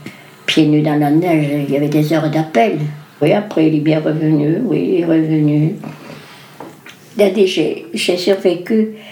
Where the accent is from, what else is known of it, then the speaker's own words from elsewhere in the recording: Cahors, Occitanie, France; Je suis née à Cahors, mes parents étaient à Cahors. J'ai passé toute ma vie à Cahors. Quai de Regourges, au bord de l'Orte. Et j'y ai passé toute ma vie jusqu'à mon mariage, j'avais 23 ans là-bas.